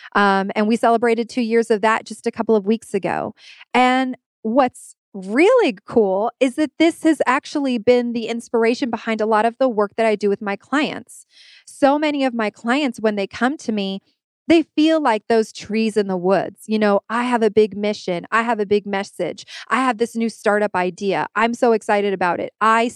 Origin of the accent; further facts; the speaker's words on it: Atlanta, Georgia, United States; A little bit about me is that I grew up in Atlanta, but my extended family is all in Puerto Rico.